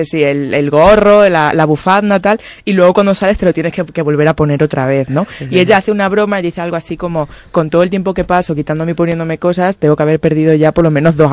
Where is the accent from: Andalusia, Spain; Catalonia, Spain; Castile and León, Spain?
Andalusia, Spain; Seville; yo que vengo de Sevilla tenía la esperanza de poder ponerme aquí alguna chaqueta